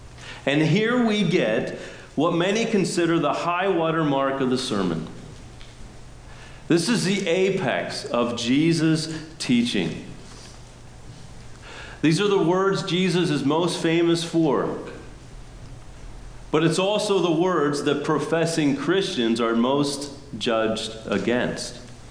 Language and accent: English; Pennsylvania, United States; I grew up in Pennsylvania and surrounded by Amish.